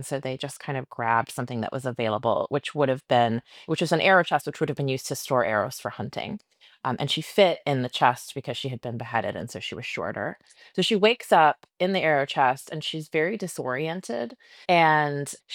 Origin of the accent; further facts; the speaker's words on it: United States; I am an American, so I didn't learn a lot of this stuff in history class as a kid.